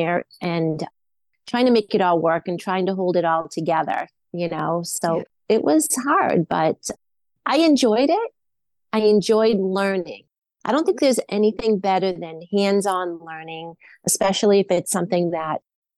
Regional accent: New England, United States; I basically wanted to go to college in Boston because I am from New England.

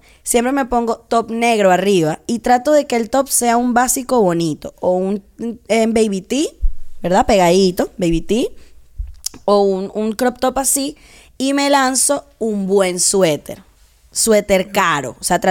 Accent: Capital District, Venezuela; yo crecí en Plaza Venezuela de nuevo.

